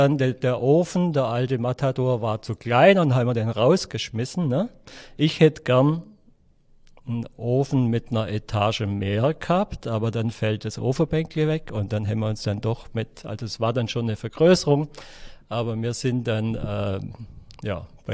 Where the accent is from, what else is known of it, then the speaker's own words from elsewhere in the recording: Baden-Württemberg, Germany; Also ich komme aus dem Oberschwäbischen. Wir waren ich sag mal, ein einfacher Haushalt.